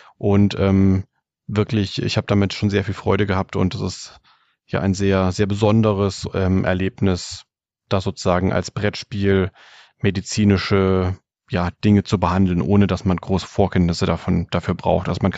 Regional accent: Bavaria, Germany; Dann wird es an Weihnachten auch in meine Heimat gehen, nach Franken.

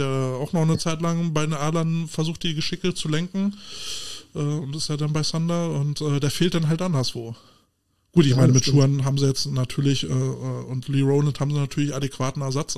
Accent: Berlin, Germany; ich komme aus dem Wedding

